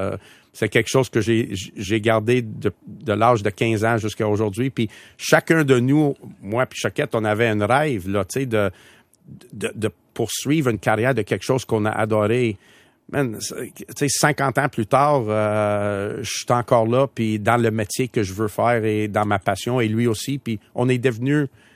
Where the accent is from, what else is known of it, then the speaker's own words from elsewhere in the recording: Sainte-Adèle, Quebec, Canada; Mon époque, quand je t'ai levé, oui. C'était Saint-Adèle en haut. Il y avait Saint-Adèle en bas aussi.